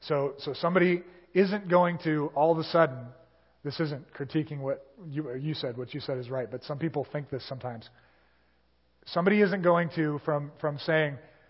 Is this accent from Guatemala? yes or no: no; United States; I grew up in America, and I didn't know what the Bible was.